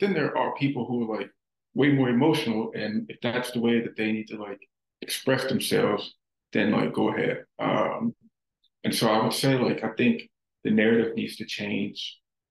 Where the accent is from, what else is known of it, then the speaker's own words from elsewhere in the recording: Louisiana, United States; and it may have been like where I was raised, or I grew up in the South, Louisiana. You know, it's very traditional, I guess to say.